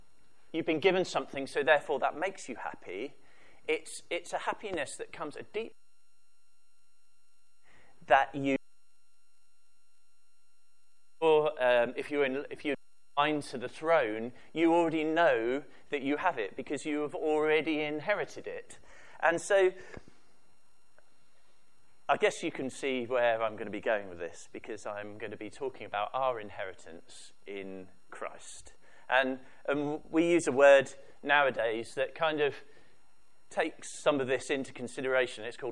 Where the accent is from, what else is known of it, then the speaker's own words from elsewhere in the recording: United Kingdom; I'm very aware of the fact that I'm British and I live in the West